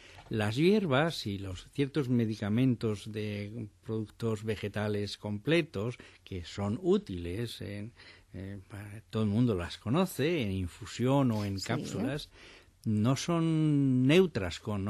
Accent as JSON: {"language": "Spanish", "town": "León", "region": "Castile and León", "country": "Spain", "said": "Se da más que en Madrid o más que en Burgos, sí, o en León, que es mi tierra."}